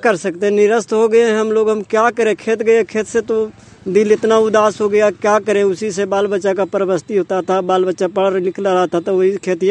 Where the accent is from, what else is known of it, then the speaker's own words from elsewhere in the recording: Afardi, Bihar, India; प्रखंड एरेरी जिला शेखपुरा।